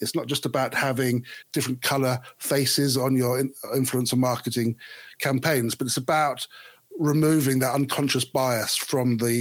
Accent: England, United Kingdom; also born or lived in Australia; So I'm ostensibly English. I grew up in England.

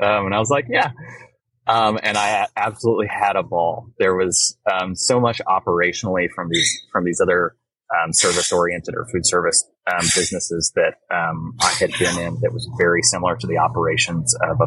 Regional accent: Missouri, United States; I was born here in Southwest Missouri. I moved around a little bit, but I spent the vast majority of my life here. We're in the heart of the Ozarks

